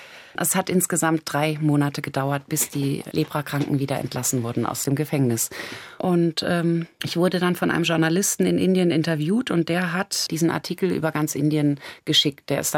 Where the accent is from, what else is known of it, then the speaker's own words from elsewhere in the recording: Germany; moved away as an adult; jetzt bin ich 20 Jahre in Asien, das ist schon die Hälfte meines Lebens. Also genauso lang bin ich vorher in Deutschland aufgewachsen.